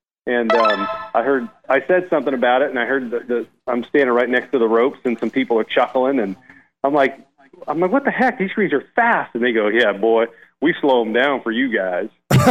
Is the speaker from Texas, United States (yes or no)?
no; California, United States; Growing up in California, I didn't putt on much Bermuda grass.